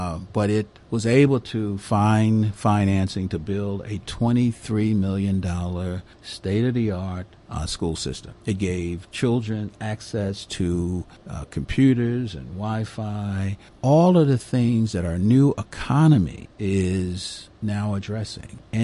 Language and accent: English; Philadelphia, Pennsylvania, United States; I said, "No, I'm from Philly. I'm not from Georgia, so I don't know."